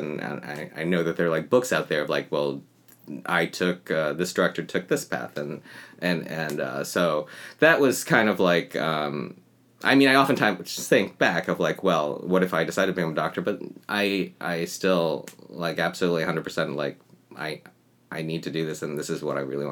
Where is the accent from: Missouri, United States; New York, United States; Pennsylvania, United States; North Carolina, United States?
New York, United States; Buffalo; Because I was like I was born in Buffalo. I was like the first, the first generation of being in America.